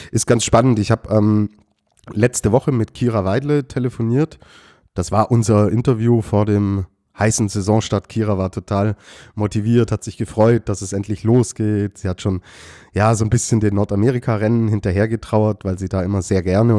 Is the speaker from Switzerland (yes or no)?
no; Austria; dann würde mich das als Österreicher beruhigen